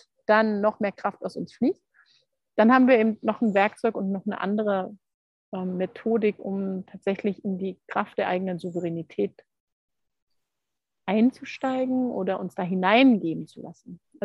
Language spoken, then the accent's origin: German; East Berlin, Berlin, Germany; ich bin in Ost-Berlin groß geworden, im Alter von 16 Jahren diese Frage gewesen